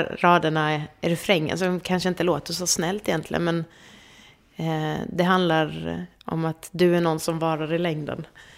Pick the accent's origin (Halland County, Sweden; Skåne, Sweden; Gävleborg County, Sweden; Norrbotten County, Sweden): Halland County, Sweden; Halmstad; moved away as an adult; now in Stockholm, Sweden; och jag är uppvuxen i Halmstad. Och sen jag började liksom flytta upp mitt jobb till Stockholm och till slut flyttade upp helt själv.